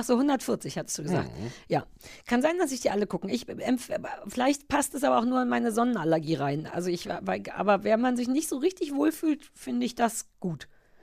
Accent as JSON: {"language": "German", "region": "Berlin", "country": "Germany", "said": "Und Küche, heißt das bei uns in Berlin."}